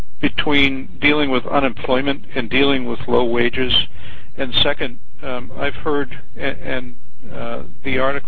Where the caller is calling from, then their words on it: Seattle, Washington, United States; I'm calling from Seattle, Washington.